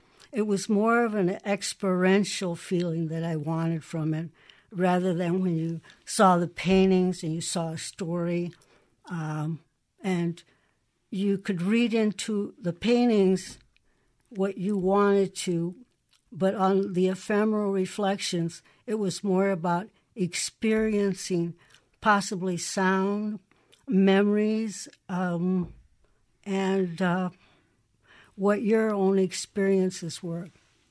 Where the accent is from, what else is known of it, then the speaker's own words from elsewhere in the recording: Iowa, United States; born there; moved away; also born or lived in Mexico; I just love the whole idea that I grew up by a river and I was born in Iowa and I traveled to Mexico and lived there.